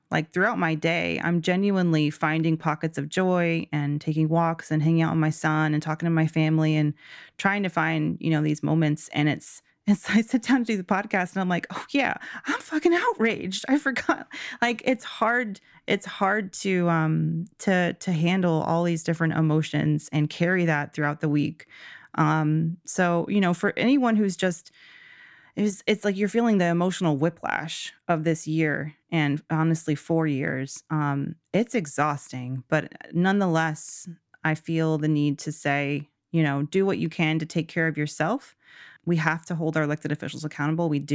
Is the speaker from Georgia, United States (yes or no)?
yes; Georgia, United States; Georgia, amazing. I'm so proud of my home state.